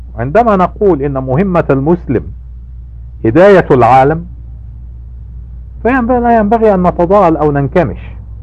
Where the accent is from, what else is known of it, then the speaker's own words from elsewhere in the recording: United States; الحمد لله هداني الله للإسلام وأصبحت مسلما، ولكنني أمريكي وأنا فخور بهذا.